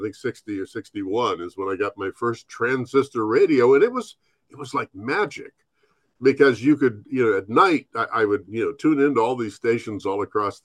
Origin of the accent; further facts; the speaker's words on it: Genoa, Ohio, United States; the only station you could hear on a crystal radio where I grew up out in Genoa was WSPD, which had the biggest signal at night.